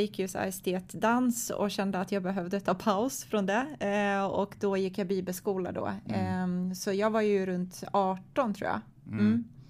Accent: Stockholm, Stockholm County, Sweden; also born or lived in Croatia / Serbia; Och jag är föddes där och sen så kom jag till Sverige när jag var ungefär 6-7 år. Så vi flyttade från kriget 93 som bröt ut där. Och sen har jag växt upp i Stockholm

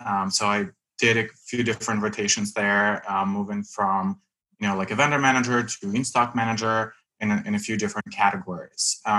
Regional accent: Russia; English is a second language; moved away as an adult; now in Seattle, United States; I grew up in Russia. I was born there and I lived there until I was 22. So I still have the accent. I moved to the States at 22

